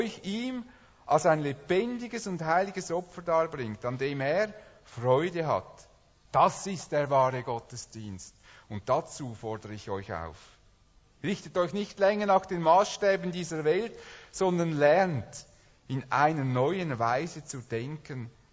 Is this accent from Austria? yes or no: no; Switzerland; auch als Schweizer, die sich gewohnt sind, alles zu versichern